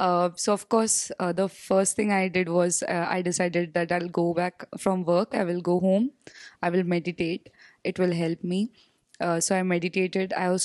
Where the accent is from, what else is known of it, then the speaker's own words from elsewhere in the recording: Mumbai, Maharashtra, India; Yeah, I'm from Mumbai.